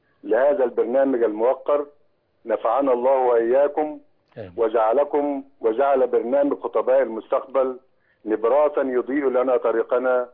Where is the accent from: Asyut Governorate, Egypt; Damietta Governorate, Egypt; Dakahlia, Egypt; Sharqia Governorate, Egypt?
Sharqia Governorate, Egypt; Deim el-Shalt; وجميع الأهل والأحباب بقرية ديم الشلت الحبيبة